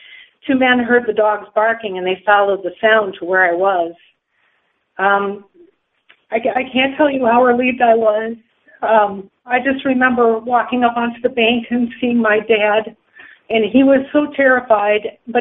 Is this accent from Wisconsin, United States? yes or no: yes; Wisconsin, United States; And where I grew up here in Wisconsin, I have 365 acres behind my house, so it's out in the country right by the Wisconsin River.